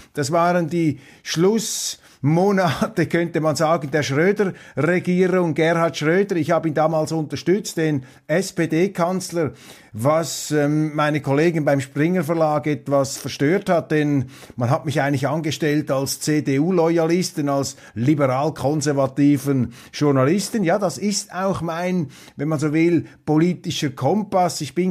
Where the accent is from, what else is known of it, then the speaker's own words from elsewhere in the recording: Switzerland; Ich mache ja hier gelegentlich etwas, was man als Schweizer überhaupt nicht tun sollte, nämlich sich einzumischen in die inneren Angelegenheiten anderer Länder. Aber bitte schreiben Sie das meinen 25% deutschen Genen zu.